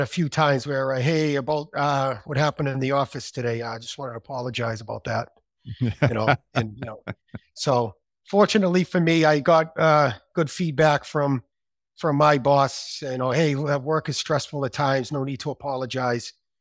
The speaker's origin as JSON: {"language": "English", "town": "Malden", "region": "Massachusetts", "country": "United States", "tie": "born or raised there", "said": "working in the parts department for DCNE Carrier in Malden on Eastern Ave, my hometown."}